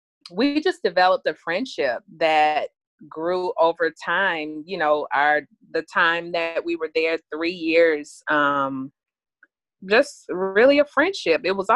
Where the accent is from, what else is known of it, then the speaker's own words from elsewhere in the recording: Atlanta, Georgia, United States; I was born and raised in Atlanta. home is where the heart is, although I live in Florida.